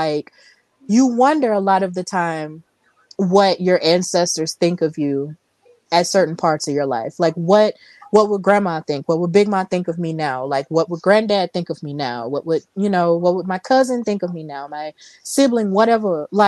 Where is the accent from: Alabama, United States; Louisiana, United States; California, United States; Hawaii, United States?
Alabama, United States; Birmingham; y'all know I'm from Alabama, except I'm from Birmingham.